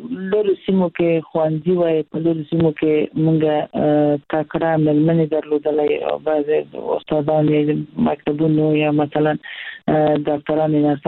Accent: Herat, Afghanistan; موږ د هرات یو

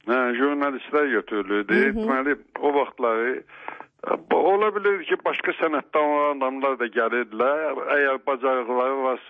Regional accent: Baku, Azerbaijan; Mən özüm Bakılıyam

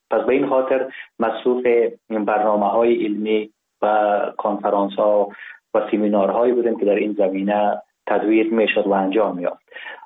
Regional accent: Ghazni, Afghanistan; also born or lived in Kabul; مزاده شهر ولایت غزنی هستم. در شهر غزنی به دنیا آمدیم، دوره کودکی خود را در غزنی و کابل سپری کردیم، دوره مکتب را قسمت تا صنف 4 و 5 در کابل پشت سر نهادیم و بعدا در غزنی رفتیم

